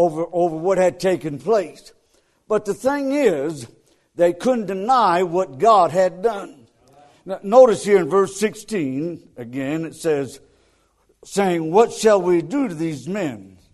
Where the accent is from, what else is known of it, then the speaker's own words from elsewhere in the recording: Ardmore, Alabama, United States; Ardmore, Alabama, I tell folks, as I travel, I'm from Ardmore, Alabama.